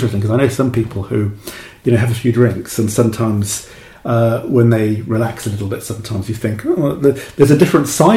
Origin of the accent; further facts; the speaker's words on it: Cardiff, Wales, United Kingdom; Because we were talking as well about how I am from Cardiff, but don't sound it, and you picked up on this. I don't sound like I should do, you know, considering where I'm from.